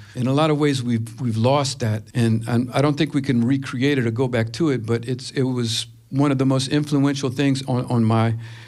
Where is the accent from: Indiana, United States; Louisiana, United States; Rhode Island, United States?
Louisiana, United States; Scott; They're all real nice, but no, I come from Scott.